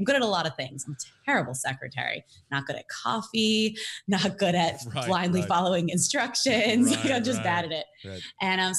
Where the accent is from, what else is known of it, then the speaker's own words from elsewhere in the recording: New York, United States; also born or lived in Jerusalem; now in Los Angeles, United States; So yeah, I am out in LA. I'm actually originally from New York, and I went to business school out there.